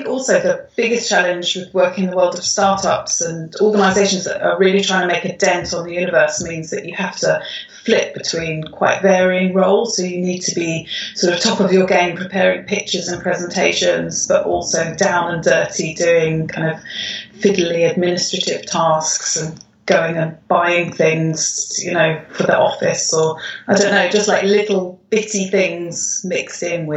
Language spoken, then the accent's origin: English; London, United Kingdom; I was born and raised in London, but by some coincidence started teaching abroad, and that meant I had to learn a different language while training.